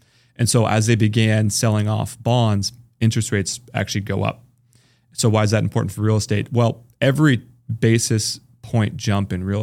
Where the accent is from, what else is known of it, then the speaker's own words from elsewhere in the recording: Seattle, Washington, United States; I mean, I'm from Seattle. Shout out Seattle.